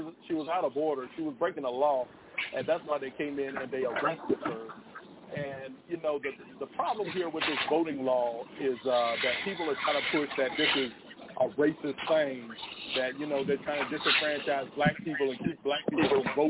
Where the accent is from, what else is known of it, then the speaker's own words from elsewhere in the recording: Washington, District of Columbia, United States; because I used to grow up in D.C. I grew up in Washington, D.C.